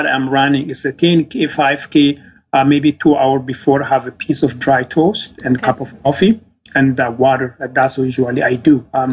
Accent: Ethiopia; English is a second language; Growing up in Ethiopia, I was running a barefoot.

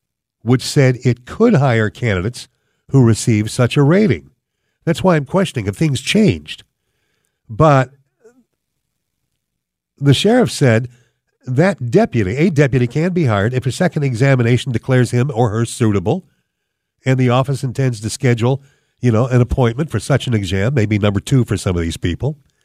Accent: Brooklyn, New York, United States; But I'm from Brooklyn. We don't care.

